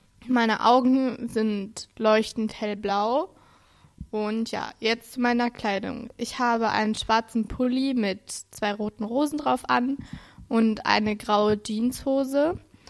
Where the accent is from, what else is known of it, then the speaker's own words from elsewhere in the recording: Germany; bin 13 Jahre alt, ein Mädchen und ich komme ebenfalls aus Deutschland.